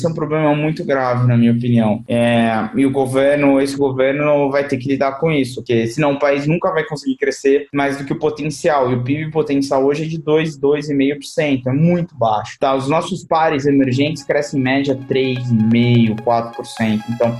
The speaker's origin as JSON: {"language": "Portuguese", "country": "Brazil", "said": "isso me preocupa muito como brasileiro e como economista."}